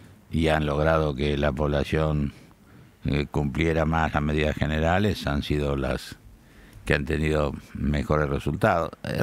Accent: Argentina; estoy emocionado realmente de como argentino

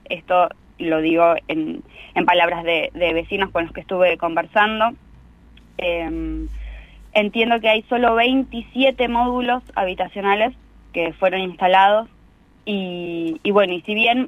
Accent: El Bolsón, Río Negro, Argentina; yo soy del Bolsón, de acá de la comarca andina

